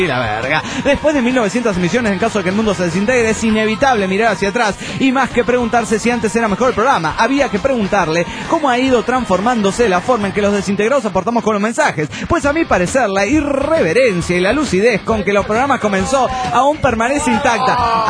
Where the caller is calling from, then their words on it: San Salvador, El Salvador; de San Salvador, El Salvador, en el Gabacho.